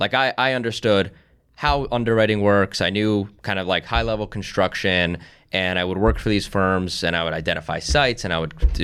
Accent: Philadelphia, Pennsylvania, United States; I am from Philadelphia.

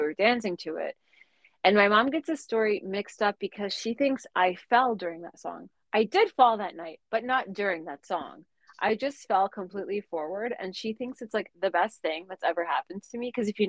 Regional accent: Michigan, United States; when you're an Arab girl, when you're an Arab American girl growing up in Michigan, and your parents are like

